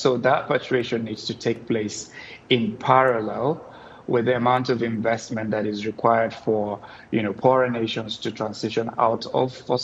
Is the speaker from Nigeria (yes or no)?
yes; Nigeria; I come from Nigeria, and in the Niger Delta of Nigeria today